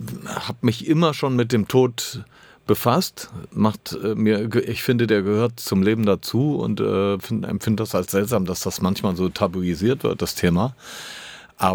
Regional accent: Düsseldorf, North Rhine-Westphalia, Germany; Aber was deutsche Städte angeht, war mir immer klar, dass Düsseldorf meine Heimat ist.

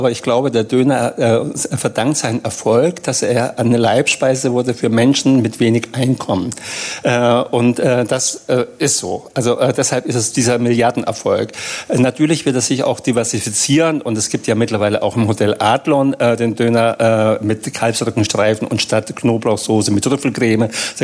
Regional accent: Bavaria, Germany; Also ich kann ja nur Kebab sagen als Franke, das ist egal, ob mit P oder mit B. Aber ich schreibe es mit P, wir sagen dazu hartes B in Franken, also Kebab.

